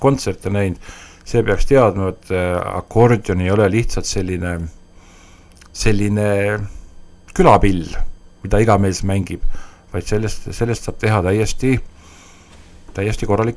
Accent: Järva County, Estonia; siis olen tagasi tulnud , nii et tegelikult ma olen ikka põline järvakas .

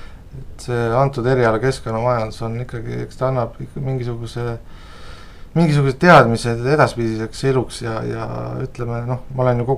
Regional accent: Viljandi, Viljandi County, Estonia; also born or lived in Paide; ma olen sündinud Paides, et seega ütleme Järvamaa minu sünnikoht. Aga kõik see pikem elu ja koolitee on ikkagi läinud Viljandi kandis, Viljandi linnas ja kõik keskkoolid olen lõpetanud Karl-Robert Jakobsoni gümnaasiumi.

